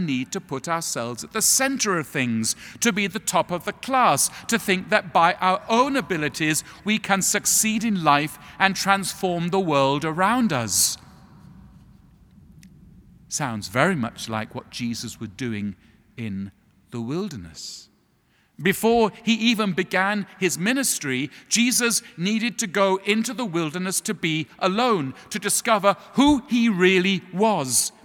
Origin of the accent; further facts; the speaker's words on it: England, United Kingdom; Now, as you know from my accent, in England, where I come from